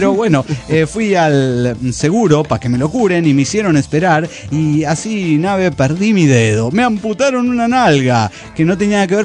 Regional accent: Morelia, Michoacán, Mexico; de Morelia, Michoacán.

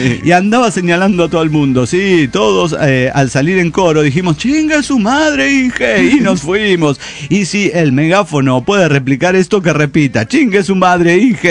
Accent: Tuxtla Gutiérrez, Chiapas, Mexico; de Tuxtla Gutiérrez, Chiapas, México.

